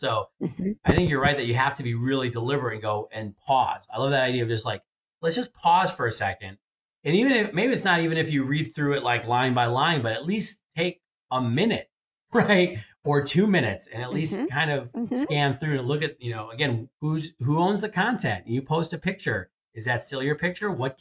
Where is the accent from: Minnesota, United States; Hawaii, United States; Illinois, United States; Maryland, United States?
Illinois, United States; Evanston; The Oldani Entrepreneurial Law Center here in my hometown of Evanston, Illinois.